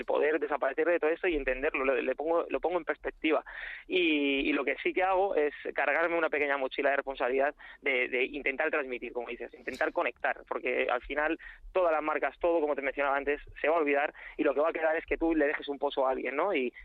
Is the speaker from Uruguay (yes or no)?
no; Madrid, Community of Madrid, Spain; siendo yo madrileño